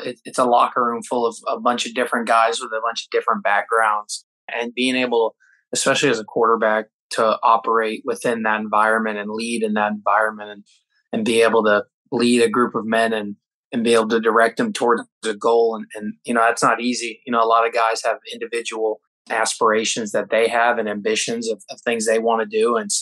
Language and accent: English; Florida, United States; You know, I grew up in Florida. In Florida, football is king.